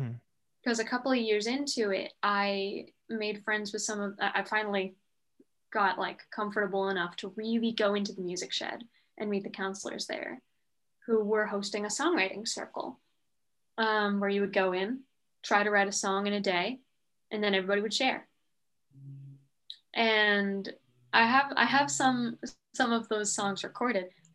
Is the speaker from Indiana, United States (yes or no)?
no; Connecticut, United States; everything that makes me different from the people that I grew up with in Connecticut, because like the town where I came from, if you were different, you were different